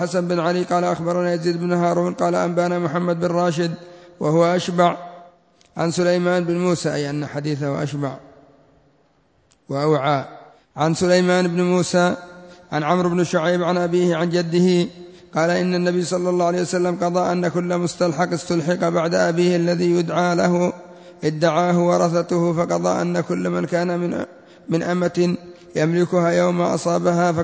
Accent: Yemen; وإلا فإن كثيرا من الناس يقولون عندنا في اليمن فلان ينقط الدم

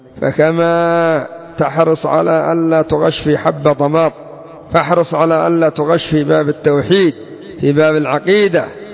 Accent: Yemen

